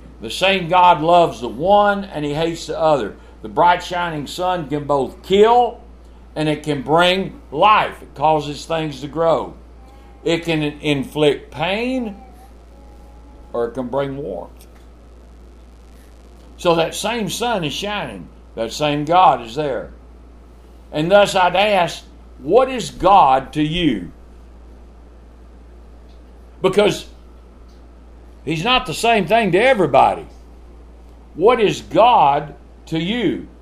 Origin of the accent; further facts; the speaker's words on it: Texas, United States; I was raised in South Texas, 100 degrees. We were raised without air conditioning, but I could always find a way to cool off.